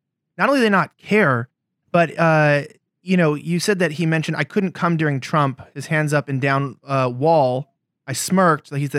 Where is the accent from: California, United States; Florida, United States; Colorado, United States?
California, United States; Hollywood; because everybody knows I'm from Hollywood